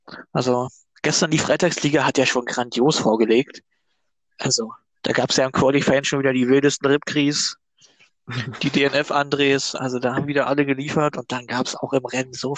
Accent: Fredersdorf, Brandenburg, Germany; also born or lived in Berlin; In Brandenburg. Direkt neben Berlin. Ich habe zuletzt auch in Berlin gewohnt, bin aber wieder zu meinen Eltern gezogen, kurzfristig.

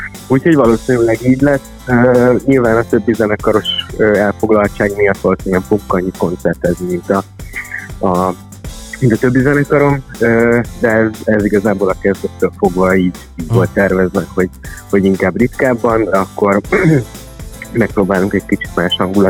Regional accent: Budapest, Hungary; én nekem nagy körösi a családom, mert én már nagyjából Pesten születtem, és itt is mentem föl

